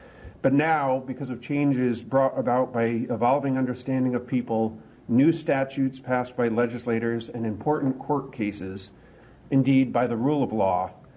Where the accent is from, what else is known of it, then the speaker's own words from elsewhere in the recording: Connecticut, United States; born there; When I was born here in Connecticut, a little more than 50 years ago